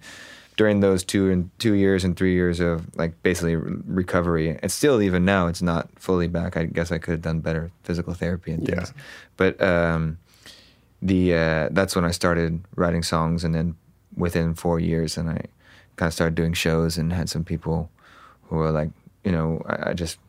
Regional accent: Huntington Beach, California, United States; Well, I mean, I grew up in Orange County, so Huntington Beach and mm-hmm. in that area.

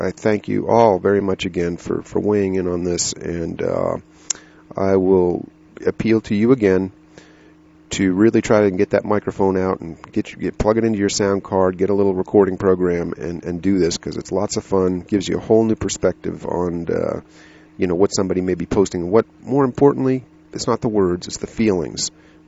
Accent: United States; also born or lived in abroad; as an American growing up in this country and partly out of the country

